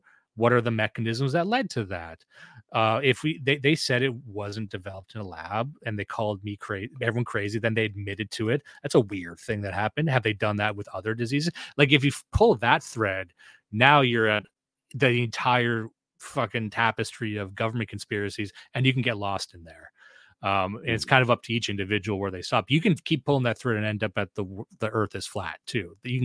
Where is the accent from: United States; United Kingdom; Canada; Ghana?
Canada; the reason I'm Canadian, I can't vote for Trump